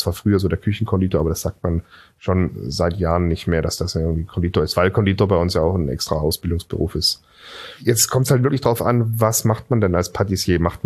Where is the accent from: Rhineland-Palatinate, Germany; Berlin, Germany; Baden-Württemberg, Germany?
Baden-Württemberg, Germany; Singen; weil ich bin in Singen am Hohenwil zur Schule gegangen. Dort war das erste Maggi-Werk außerhalb von der Schweiz. Das heißt, ich bin mit Maggi-Suppe groß geworden.